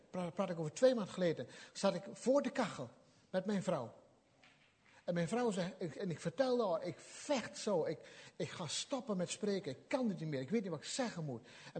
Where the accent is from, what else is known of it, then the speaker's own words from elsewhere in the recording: Gelderland, Netherlands; Ik kom van de Veluwe en denk ik van, och, wat ziet het hier allemaal prachtig uit.